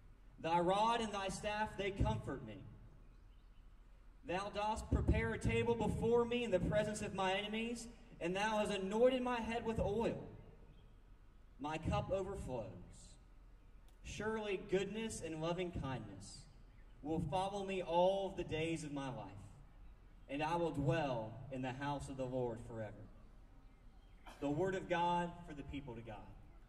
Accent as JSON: {"language": "English", "town": "Atlanta", "region": "Georgia", "country": "United States", "tie": "born or raised there", "lives_now": "Raleigh, United States", "said": "I'm from Atlanta. I was born and raised in the big city, so I don't know, I didn't know until I moved to Raleigh that there were other airlines than Delta"}